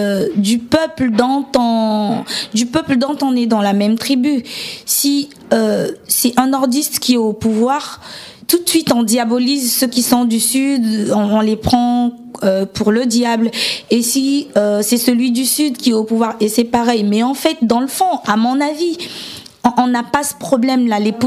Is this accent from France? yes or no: no; Republic of the Congo; moved away as an adult; Oui, je viens du Congo-Brazzaville, un pays que j'aime énormément et qui me manque beaucoup, mais dans lequel j'ai pas pu rester, en fait. Je n'ai pas pu rester au Congo-Brazzaville.